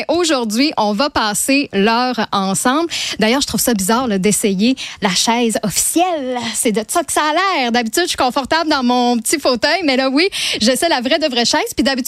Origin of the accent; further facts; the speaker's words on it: Quebec, Canada; fière charlevoisienne et à toutes les fois que je rencontre des gens puis que je leur dis « Hey, moi, je viens de Charlevoix »